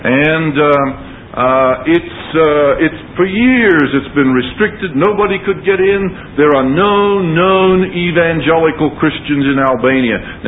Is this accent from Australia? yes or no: yes; Australia; Australians, you and I can get in, and I'm an Australian, I travel on an Australian passport.